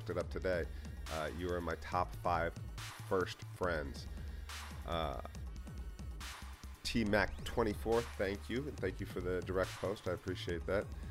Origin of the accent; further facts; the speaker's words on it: Cincinnati, Ohio, United States; born there; Are you from Cincinnati? Well, I was born in Cincinnati.